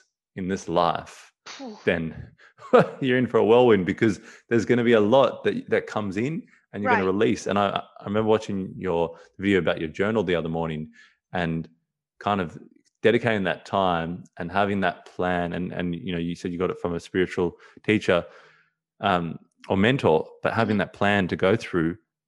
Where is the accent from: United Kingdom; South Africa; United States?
South Africa; Johannesburg, Gauteng; now in Australia; But when I came from South Africa, Johannesburg, and long story short, I came over to Australia and, you know, left my whole South African family.